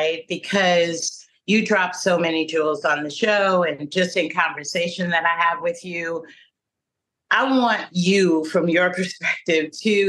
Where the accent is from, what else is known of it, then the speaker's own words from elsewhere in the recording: New York City, New York, United States; I grew up in New York City in 1983, Negro Ensemble Company, National Black Theater. So I grew up around actors